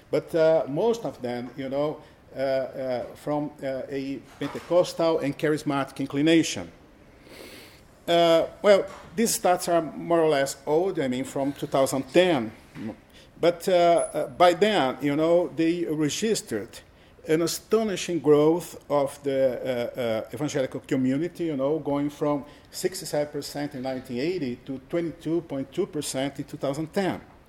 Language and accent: English; Brazil; English is a second language; I'm from Brazil. … I'm from the Unicamp, State University of Campinas.